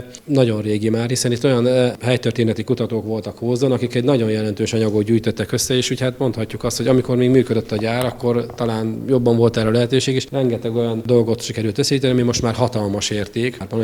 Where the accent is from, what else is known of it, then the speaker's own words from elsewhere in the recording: Ózd, Borsod-Abaúj-Zemplén, Hungary; Én teljes mértékben Ózdi vagyok, én is, mint Laci bácsi. Ózdon születtem, hát én is, amely tanulmányomat töltöttem máshol.